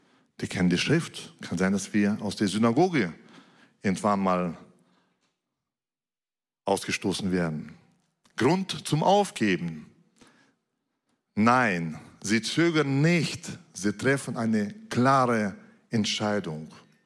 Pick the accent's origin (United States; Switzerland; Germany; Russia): Russia; Wisst ihr, ich komme ja aus Russland jetzt